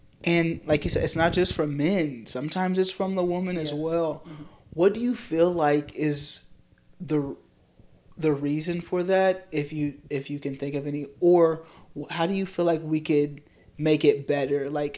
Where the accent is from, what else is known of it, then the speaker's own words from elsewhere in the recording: El Dorado, Kansas, United States; No, I'm from El Dorado.